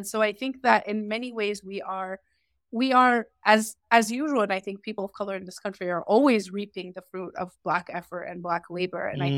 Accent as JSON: {"language": "English", "region": "Missouri", "country": "United States", "tie": "born or raised there", "said": "you know, I wore hijab growing up in Missouri"}